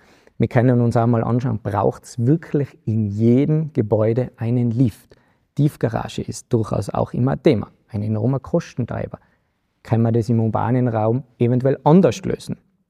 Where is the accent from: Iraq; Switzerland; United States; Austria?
Austria; Schwarzau, Lower Austria; so wie es jetzt auch bei uns in meiner Heimatgemeinde in Schwarzau war